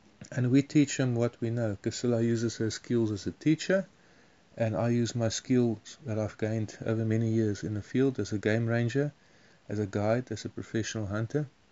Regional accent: Mpumalanga, South Africa; I've spent most of my life in the bush. I grew up in Kruger National Park and I've been there from age 10 to 18 as a young boy. And before that, I lived on a game ranch.

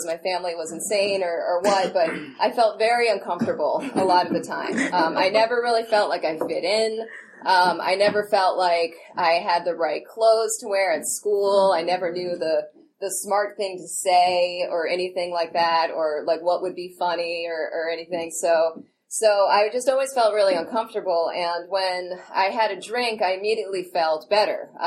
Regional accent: New York, United States; let's see, I am from New York. My family is crazy, and I love them

